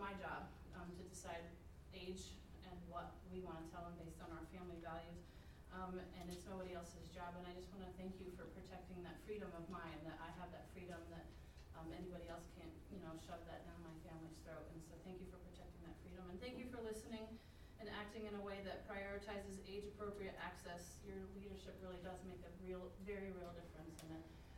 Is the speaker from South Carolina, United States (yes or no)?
yes; Rock Hill, South Carolina, United States; from Rock Hill.